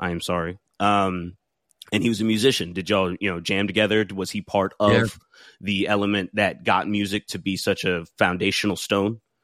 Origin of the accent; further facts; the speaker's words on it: Jacksonville, Florida, United States; I was raised in Jacksonville, Florida, which is the largest city by landmass in America.